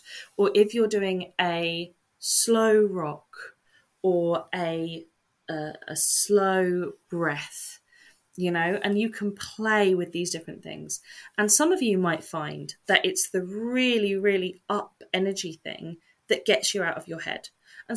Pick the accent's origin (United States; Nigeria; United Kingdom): United Kingdom; England; I am English. I am very English.